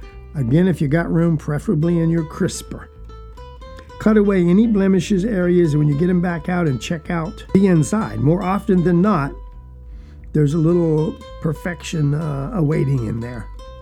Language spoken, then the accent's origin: English; Georgia, United States; I'm from South Georgia, folks.